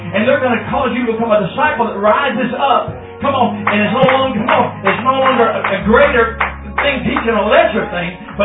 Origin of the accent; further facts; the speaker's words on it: Texas, United States; One of them is a good brother I know from my home state of Texas